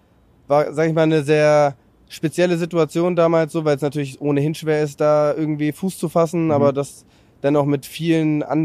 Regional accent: Schleswig-Holstein, Germany; Ich komme aus der Gegend, aus Schleswig-Holstein.

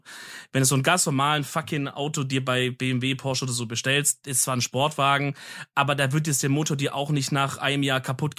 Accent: Baden-Württemberg, Germany; Ja, und ich als Schwabe sag halt

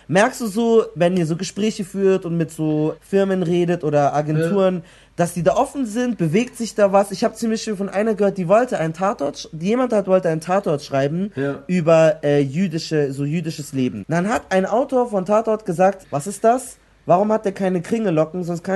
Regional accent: Nigeria; Ich bin ja auch Nigerianer. Und für uns, wenn ich jetzt für uns als Westafrikaner spreche

